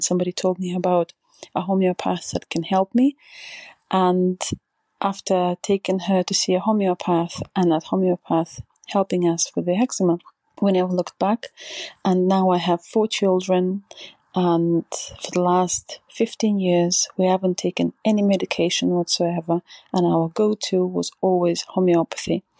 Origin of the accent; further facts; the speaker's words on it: Perth, Western Australia, Australia; I'm from Perth.